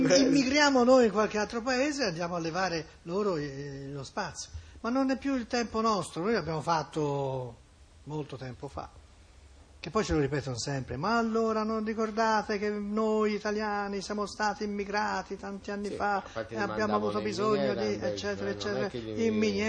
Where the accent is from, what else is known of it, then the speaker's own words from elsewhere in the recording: Pescia, Tuscany, Italy; io sono di Pescia, il centro ormai non è più pesciatino